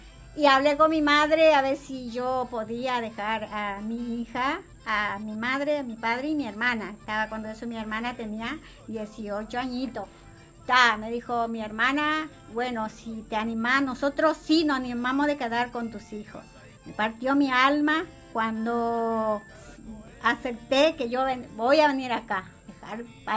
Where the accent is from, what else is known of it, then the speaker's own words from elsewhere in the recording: Paraguay; moved away as an adult; now in Argentina; Claro, yo ganaba en mi país, ponele $15.